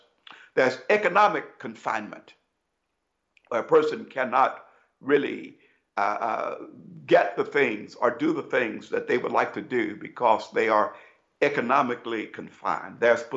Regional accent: Brooklyn, Illinois, United States; I grew up in Brooklyn, Illinois, a small community

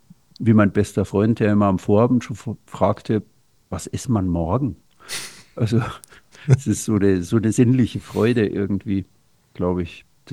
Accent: Bavaria, Germany; Ich bin in Oberbayern ja aufgewachsen

